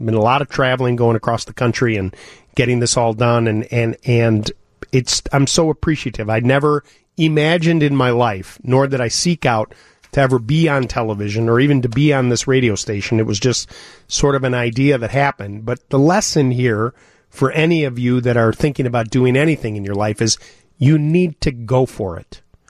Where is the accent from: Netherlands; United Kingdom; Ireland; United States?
United States; Midwest; I said, you know, I'm from the Midwest.